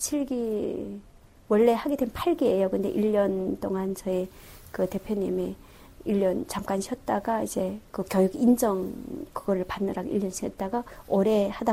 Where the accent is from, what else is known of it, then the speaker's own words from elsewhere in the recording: North Korea; 나도 북한 사람이지만